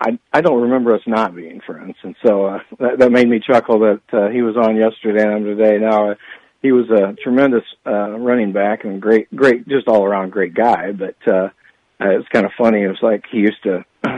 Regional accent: Knoxville, Illinois, United States; A lot of people were really good to me growing up in Knoxville, and my family's heavily tied to the community.

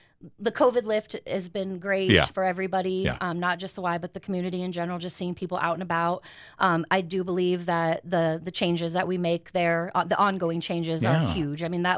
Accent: Galesburg, Illinois, United States; I am. I am born and raised in Galesburg.

